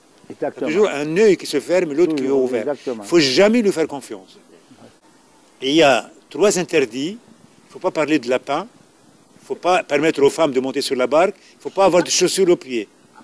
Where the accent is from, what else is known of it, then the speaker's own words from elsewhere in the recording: Mahdia Governorate, Tunisia; born there; en dehors aussi de ma ville natale, vers les ports proches de Salacta par exemple